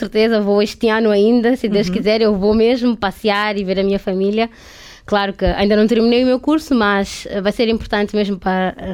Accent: Mozambique; moved away; foi a primeira vez que eu saí de Moçambique para viver sozinha numa cidade, num país onde eu não conhecia ninguém

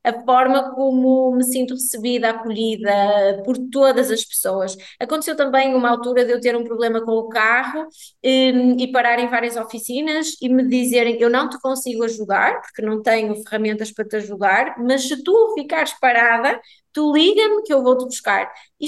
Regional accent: Portugal; now in United Arab Emirates; eu sou portuguesa

